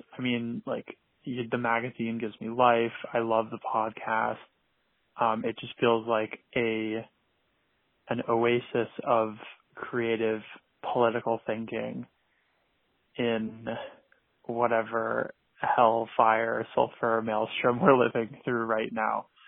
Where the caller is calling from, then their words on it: New York, United States; from New York.